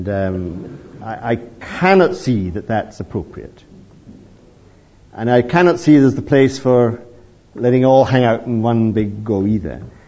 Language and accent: English; Scotland, United Kingdom; I'm a Scot, come on.